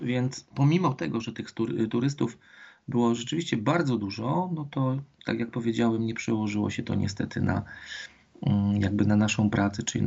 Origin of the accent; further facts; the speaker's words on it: Lesser Poland, Poland; bo moja rodzina stąd pochodzi, także jestem rodowitym góralem.